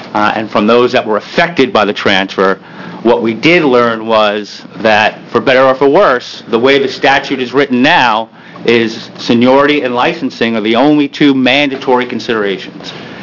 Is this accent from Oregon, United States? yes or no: yes; Beaverton, Oregon, United States; I'm from Beaverton. I'm in Representative Greenlick's district